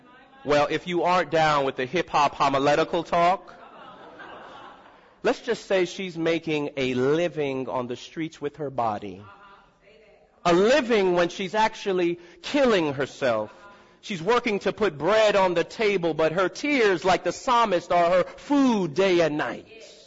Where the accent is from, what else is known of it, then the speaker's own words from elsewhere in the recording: Miami, Florida, United States; I'm from Miami, so I know about this stuff.